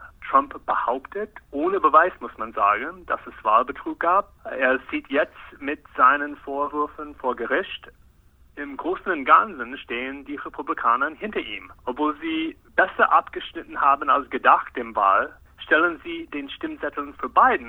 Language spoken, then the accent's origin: German; Arizona, United States; German is a second language; In manchen Bundesstaaten, wie in meinen Heimat Arizona